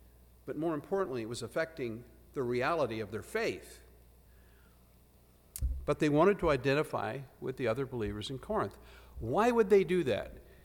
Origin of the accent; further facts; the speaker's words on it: Manitoba, Canada; when we were growing up, we would go regularly to a church in my hometown, Manitoba. It was called St. Paul's United.